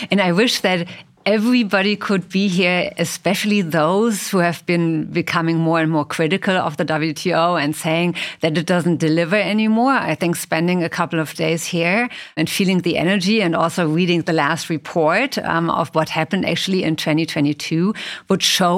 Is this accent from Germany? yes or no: yes; Germany; And I come from Germany, and we have felt that over the last couple of years dramatically with regard to our energy sector.